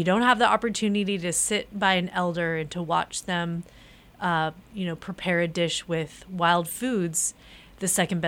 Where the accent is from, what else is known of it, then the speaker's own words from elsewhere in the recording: Seattle, Washington, United States; No, I was raised in Seattle, Washington. Oh. And lived there till I was about 18.